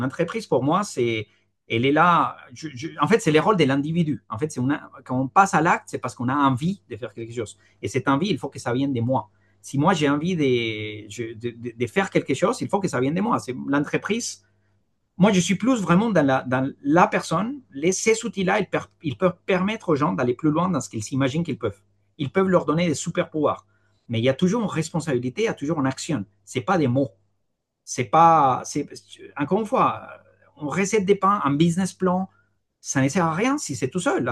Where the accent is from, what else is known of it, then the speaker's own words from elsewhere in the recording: Colombia; Moi, je viens de Colombie.